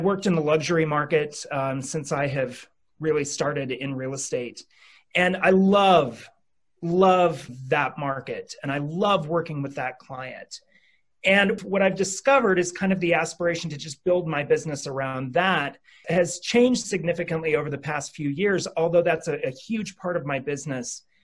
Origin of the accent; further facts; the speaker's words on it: Montana, United States; moved away as an adult; You know, I moved here in 2004 from Montana, grew up on a farm. I'm sure I don't look it now, but I grew up on a farm in Montana.